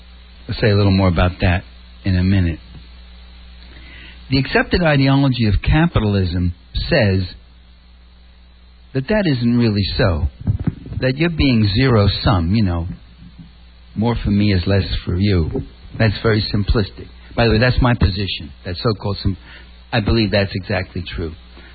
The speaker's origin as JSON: {"language": "English", "town": "New York City", "region": "New York", "country": "United States", "said": "I'm originally a New Yorker. You probably guess just hearing me talk, you got a problem with that."}